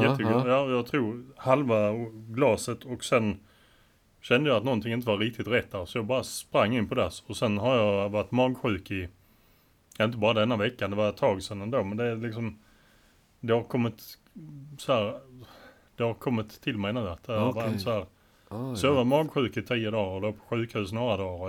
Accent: Ängelholm, Skåne, Sweden; Jag föddes på Ängelholms sjukhus och jag bor 1 kilometer därifrån.

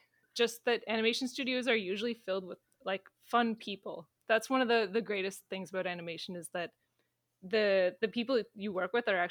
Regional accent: Ottawa, Ontario, Canada; So I grew up in Ottawa, Ontario, and I've stayed here my whole life other than when I travel.

